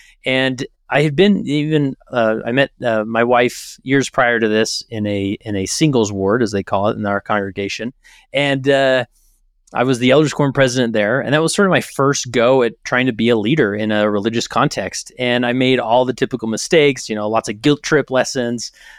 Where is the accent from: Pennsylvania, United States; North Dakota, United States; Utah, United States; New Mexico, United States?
Utah, United States; West Valley City; So I'm born and raised, I'm a Utah boy. I grew up in West Valley City, Utah, which is the west side essentially of the Salt Lake Valley.